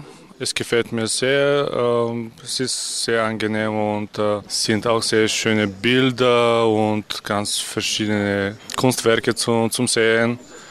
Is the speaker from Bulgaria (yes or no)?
yes; Bulgaria; German is a second language; now in Vienna, Austria; Also ich komme aus Bulgarien und ich wohne seit 10 Jahren in Wien.